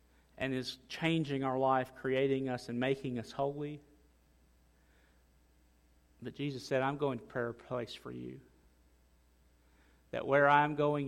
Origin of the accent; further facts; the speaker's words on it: South Dakota, United States; now in Pearl, United States; Most of you know, I grew up in South Dakota. That's still where my mom, brother, and sister are.